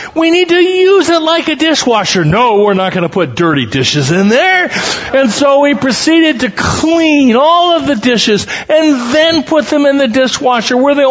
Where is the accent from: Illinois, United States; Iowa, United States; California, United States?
Iowa, United States; Council Bluffs; I grew up in Council Bluffs. It's not the most beautiful town in Iowa. And we kind of grew up on the west side, down near the Missouri River.